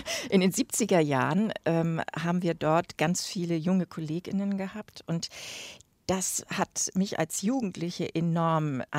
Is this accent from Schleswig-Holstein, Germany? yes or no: yes; Schleswig-Holstein, Germany; Ich komme aus Dithmarschen und das ist nun wirklich an der Westküste Achterndiek.